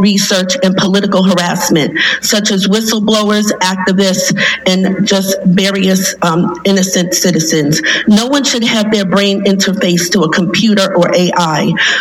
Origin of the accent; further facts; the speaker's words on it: Brooklyn, New York, United States; born there; I was born in Brooklyn. I live in Queens.